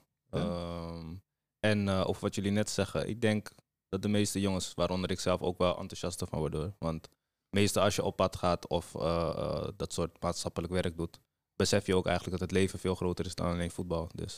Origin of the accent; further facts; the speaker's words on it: Almere, Flevoland, Netherlands; Ja, ik kom zelf uit Almere natuurlijk. Hier geboren en getogen.